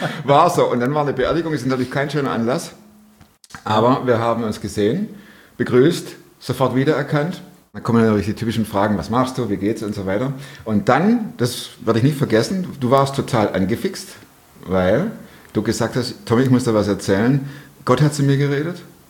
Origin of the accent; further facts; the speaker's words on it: Baden-Württemberg, Germany; now in Cologne, Germany; Also ich als Schwabe kann lachen. Ne? Ich höre ständig. Ich höre ständig, du sprichst nicht Deutsch.